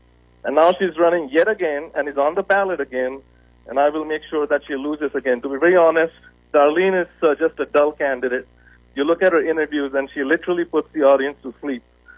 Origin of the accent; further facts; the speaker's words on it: India; moved away as an adult; also born or lived in Massachusetts; now in Dallas, United States; I grew up in India, mm-hmm. where my family relocated to when I was about 4.5 years old. And as soon as I completed my undergrad, I relocated back home to Massachusetts